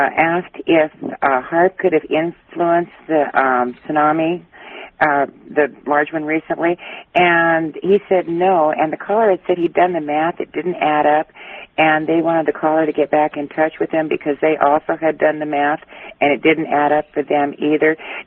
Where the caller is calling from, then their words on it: Spokane, Washington, United States; Oh, I'm from Spokane, Washington.